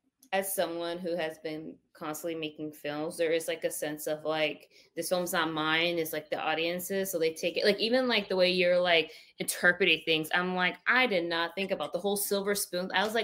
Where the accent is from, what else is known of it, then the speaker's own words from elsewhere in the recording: Arizona, United States; And I know it's not Twitter anymore, but I grew up in Arizona.